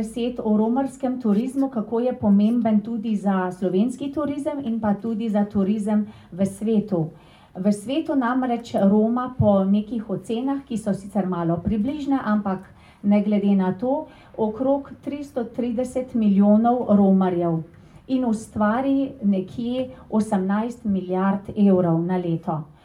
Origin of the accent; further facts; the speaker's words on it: Sveti Križ, Lower Carniola, Slovenia; Jaz namreč prihajam iz Svetega križa na Dolenjskem pri Kostanjevici na Krki